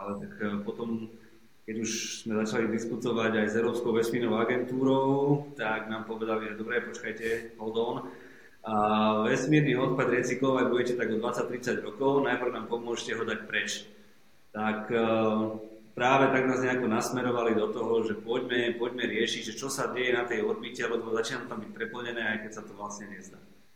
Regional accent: Trebišov, Košice Region, Slovakia; v rámci Trebišova, odkiaľ pochádzam.

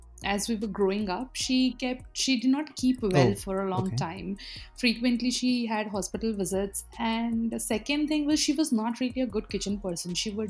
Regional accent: Hyderabad, Telangana, India; because I'm born and raised in Hyderabad, we are all very well acquainted with biryani

